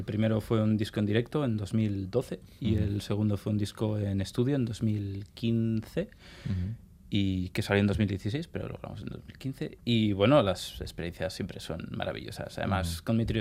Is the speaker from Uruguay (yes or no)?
no; Bilbao, Basque Country, Spain; now in Japan; ya que somos de Bilbao, ¿no?